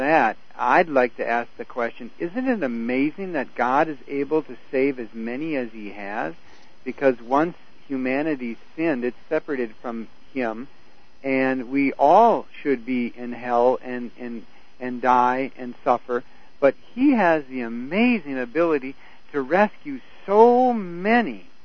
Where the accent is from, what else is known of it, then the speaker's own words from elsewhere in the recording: Wisconsin, United States; I grew up in Wisconsin, where there's a lot of dairy going on